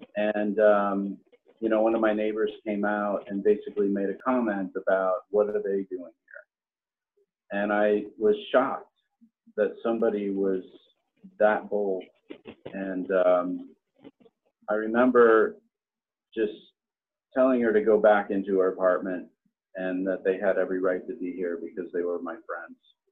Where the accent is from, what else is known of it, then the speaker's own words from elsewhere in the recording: Milwaukee, Wisconsin, United States; I grew up in Wisconsin, in Milwaukee. Very white neighborhood, not very much exposure to other races until about seventh grade.